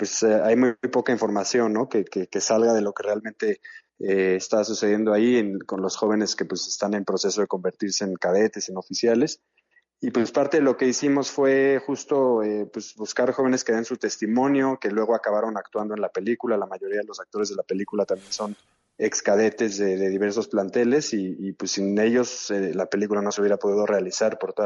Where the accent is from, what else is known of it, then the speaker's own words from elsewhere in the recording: Mexico; Como mexicanos pues estamos siempre muy expuestos a la violencia o a los enfrentamientos